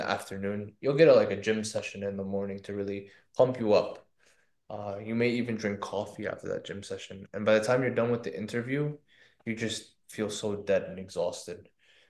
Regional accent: New Jersey, United States; now in Florida, United States; I should have mentioned I'm from New Jersey, went to New Jersey Institute of Technology in Newark, New Jersey. Lived in Florida for 3 years and yeah, fell in love.

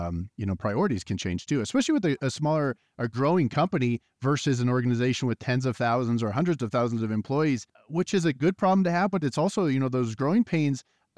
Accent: Midwest, United States; now in Colorado, United States; and I grew up in the Midwest, so we've been here 11 years.

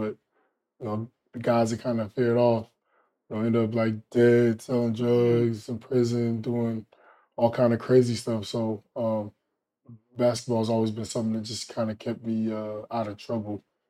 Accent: Raleigh, North Carolina, United States; I'm from Raleigh, North Carolina, and my whole life has been about basketball.

